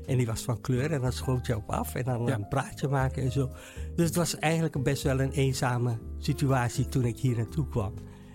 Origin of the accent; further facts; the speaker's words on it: Suriname; ik kom oorspronkelijk uit Suriname. Eigen gezin met vier kinderen. Surinaams Hindoestaans gezin. Gelukkig niet zo fanatiek in het geloof opgevoed.